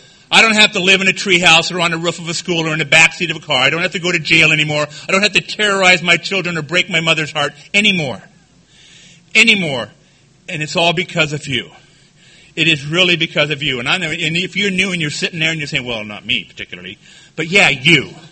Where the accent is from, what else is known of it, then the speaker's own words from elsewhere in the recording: Downey, California, United States; I'm from Downey, California.